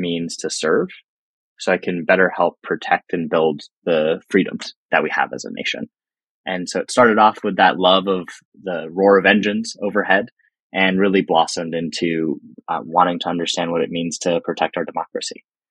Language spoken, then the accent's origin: English; Denver, Colorado, United States; So I grew up in Denver, Colorado, and the roar of airplanes flying overhead always captivated me as a child